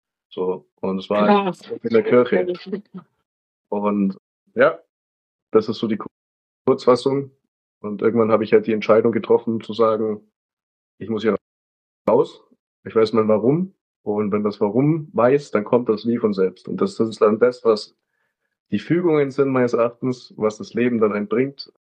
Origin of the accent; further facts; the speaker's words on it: Augsburg, Bavaria, Germany; Und ich bin halt dann damals in Zug eingestiegen von Augsburg, also meine Heimatstadt, nach Salzburg eben.